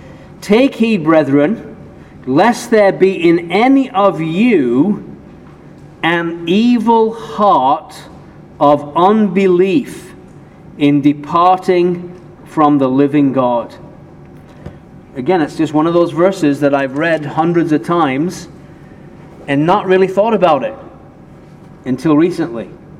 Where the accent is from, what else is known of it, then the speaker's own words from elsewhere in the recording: England, United Kingdom; now in United States; I grew up in England. I live in America.